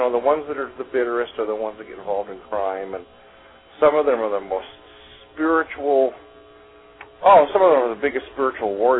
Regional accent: Louisiana, United States; also born or lived in Mississippi; and I grew up in Louisiana, Mississippi, around poor blacks

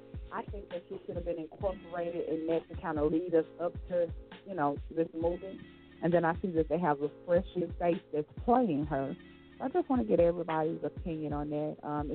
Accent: Cleveland, Mississippi, United States; shout out to everybody in my hometown, Cleveland, Mississippi, that turned up the class of 1999

